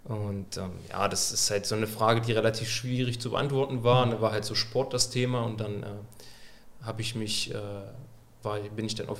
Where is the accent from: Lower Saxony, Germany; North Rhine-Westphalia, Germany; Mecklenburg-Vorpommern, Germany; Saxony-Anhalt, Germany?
Saxony-Anhalt, Germany; ich komme eigentlich aus dem Raum Magdeburg und habe mein Abitur gemacht, ganz normal.